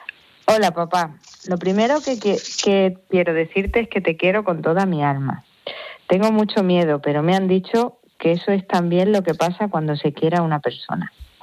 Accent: Mérida, Extremadura, Spain; porque nosotros somos de Mérida

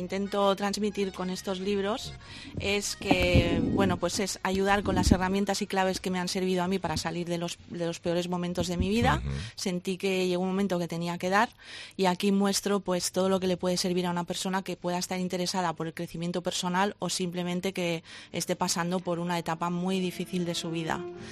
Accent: Barcelona, Catalonia, Spain; Yo de Barcelona, nací en Barcelona, mi madre era malagueña y mi padre portugués.

